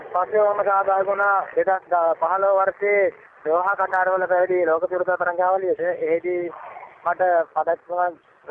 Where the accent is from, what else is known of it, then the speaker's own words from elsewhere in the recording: Ampara, Eastern Province, Sri Lanka; මගේ ගම තමයි ඉපදුනේ අම්පාර දිස්ත්‍රික්කයේ.